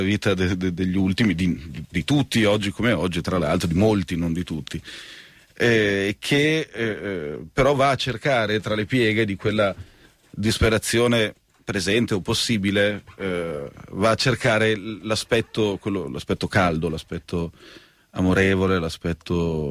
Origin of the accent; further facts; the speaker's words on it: Padua, Veneto, Italy; now in Milan, Italy; Io vivo a Milano, ma sono di Padova.